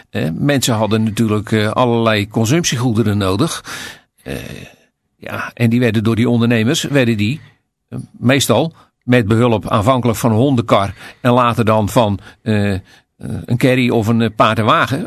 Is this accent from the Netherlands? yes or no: yes; Capelle aan den IJssel, South Holland, Netherlands; Kijk, ik ben hier geboren en getogen in Capelle.